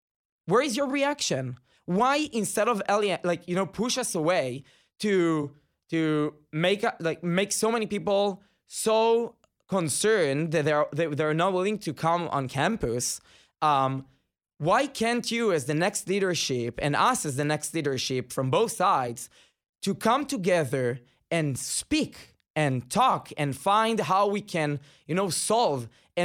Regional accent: Israel; English is a second language; Automatically, since I'm Israeli and you can't miss it by my accent, they shut me down.

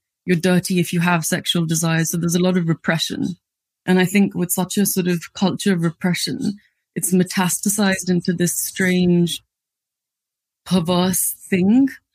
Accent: Delhi, India; So I grew up in Delhi. I'm Sikh, so I come from the Sikh community. And it was, not an easy place to grow up necessarily.

